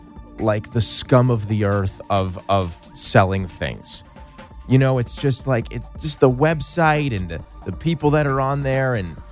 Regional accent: Tucson, Arizona, United States; Used to be a one-way flight from Ontario to my hometown of Tucson.

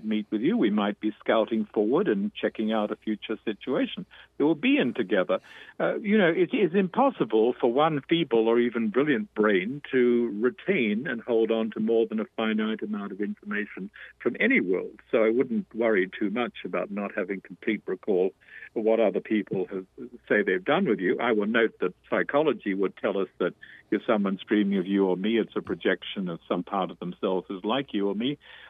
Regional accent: Australia; moved away; Time with Aborigines than I have since I'm an absentee Australian. I've been out of the country most of my life.

